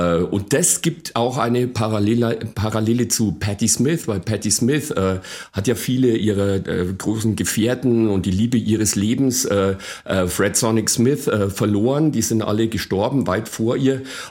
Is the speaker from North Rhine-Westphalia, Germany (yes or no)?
no; Bavaria, Germany; ich komme ja aus Bayern, das ist praktisch der Snack überhaupt